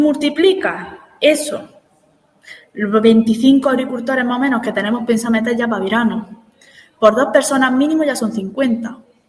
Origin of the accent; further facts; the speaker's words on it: Cantarrana, Spain; Cantarrana, que es mi pueblo, que es un pueblo, yo digo, somos muy pocos habitantes, somos 30 o 40